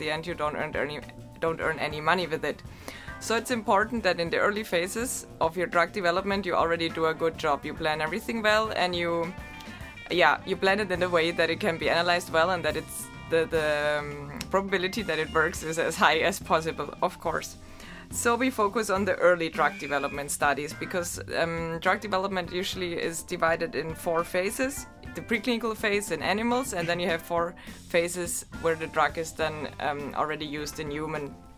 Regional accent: Germany; English is a second language; I'm from Germany, so I was doing my bachelor and my master's in Germany, already both in biostatistics at the University of Ulm. So it's in the south of Germany between Stuttgart and Munich

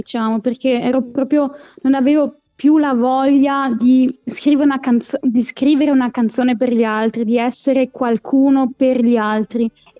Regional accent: Merano, Trentino-Alto Adige, Italy; Io sono dell'Alto Adige, di Merano. Di Merano, non Milano

